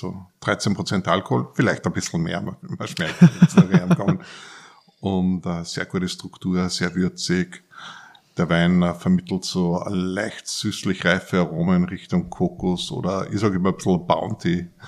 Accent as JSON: {"language": "German", "region": "Upper Austria", "country": "Austria", "tie": "born or raised there", "said": "bei uns im oberösterreichischen Traunviertel, ich komme aus der Mostzentrale Oberösterreich, sage ich immer, bin ich daheim und aufgewachsen."}